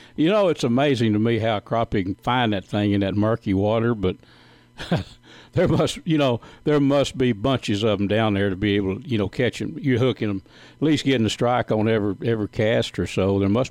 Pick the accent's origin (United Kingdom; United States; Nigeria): United States; Texas; Now, I grew up in Red River County